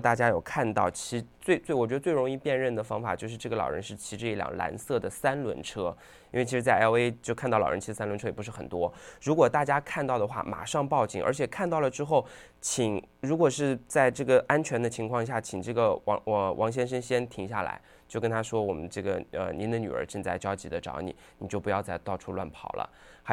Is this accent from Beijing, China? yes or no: no; Zhejiang, China; 我也是浙江人啊。